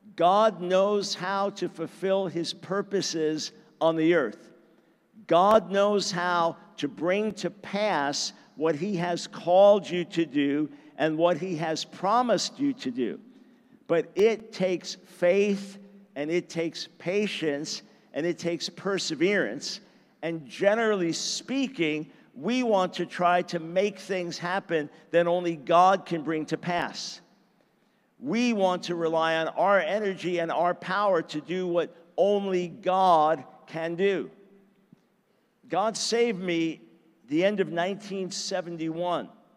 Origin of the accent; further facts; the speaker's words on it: New York, United States; I was born in New York City, raised on Long Island. I love that environment, the large Jewish population, and just the intensity of city life.